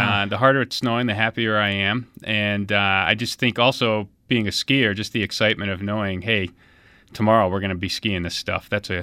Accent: New York, United States; now in Utah, United States; Yep. I grew up in the Adirondack Mountains.

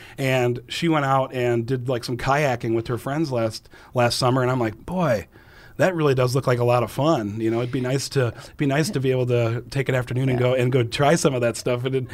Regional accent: Sioux Falls, South Dakota, United States; I've had conversations with you too, Lori, about growing up in the city, growing up in Sioux Falls. Well, now I live out on an acreage south yeah. of Canton, bordering up against Newton Hills.

